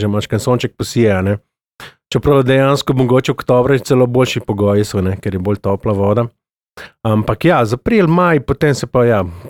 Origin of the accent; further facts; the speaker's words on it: Coastal–Karst, Slovenia; prihajam iz Obale